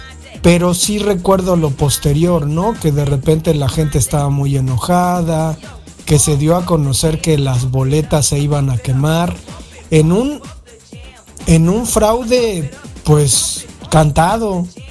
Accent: Mexico; no sé si sea porque somos mexicanos y nos han enseñado así

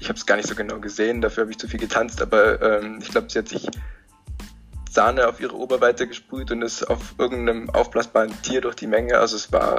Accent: Bavaria, Germany; Wir kommen aus Bayern

